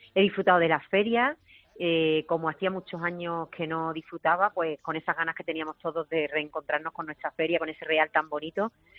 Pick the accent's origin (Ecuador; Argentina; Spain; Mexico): Spain; Málaga, Andalusia; now in Madrid, Spain; Pues súper feliz porque está en mi tierra todo el verano. Esto de ser autónomo tiene la ventaja de que, como trabajo en casa, puedo trabajar donde estoy y yo llega el veranito y me voy a mi tierra el verano enterito.